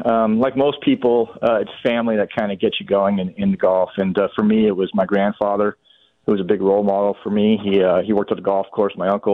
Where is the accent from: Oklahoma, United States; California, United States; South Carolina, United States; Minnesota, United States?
California, United States; I'm originally from California. My whole family still lives out there.